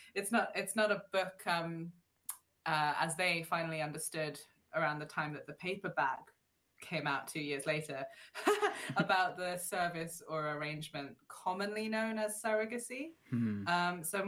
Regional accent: France; now in Philadelphia, United States; I've sort of got British and German dual, you know, nationality, but I grew up in France. I'm very sort of placeless in my background, and I'm trying to make Philly home in a meaningful way.

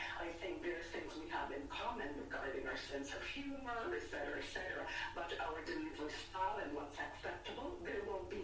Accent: Jamaica; So I am from the Caribbean. I am, you know, I was raised, born and raised in Jamaica.

